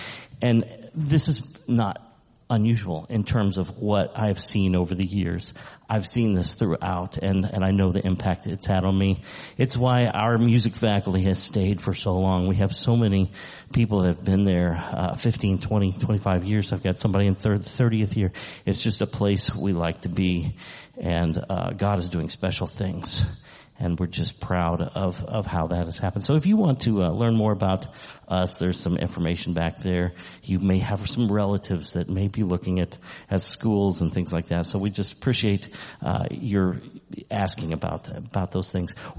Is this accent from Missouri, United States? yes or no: yes; Missouri, United States; And I'm from Missouri